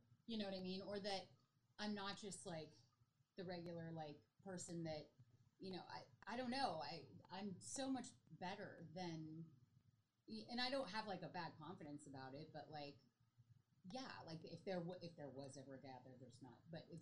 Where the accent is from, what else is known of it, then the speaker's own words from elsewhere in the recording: Canada; moved away; my childhood of growing up in Canada was amazing.